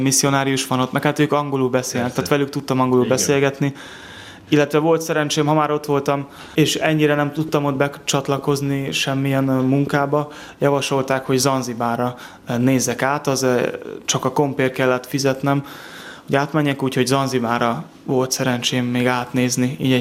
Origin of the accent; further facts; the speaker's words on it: Budapest, Hungary; Én 1996-ban születtem, itt Budapesten nőttem föl.